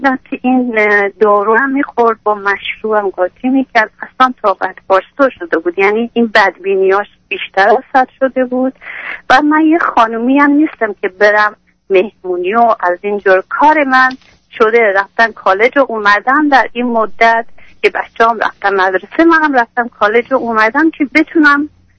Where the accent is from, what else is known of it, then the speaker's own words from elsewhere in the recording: Iran; moved away; حتی از ایران اومدم اینجا، ولی تا حالا نتونستم برای خودم هیچ کاری بکنم